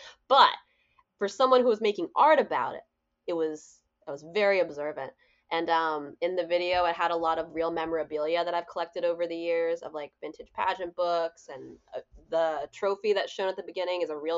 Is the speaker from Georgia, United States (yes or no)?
no; Virginia, United States; So you and I grew up in the Washington, D.C. area. We grew up in Northern Virginia, which is a very diverse area.